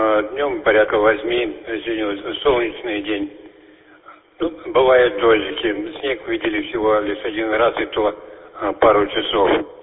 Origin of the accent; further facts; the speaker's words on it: Tomsk, Tomsk Oblast, Russia; Сам я из Западной Сибири, из города Томска на приеме.